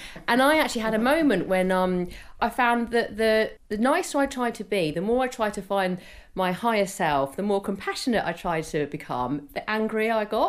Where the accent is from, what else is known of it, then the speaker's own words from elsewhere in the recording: United Kingdom; And we're British, Josephine, and we have a great, you know, we are cynical and we are questioning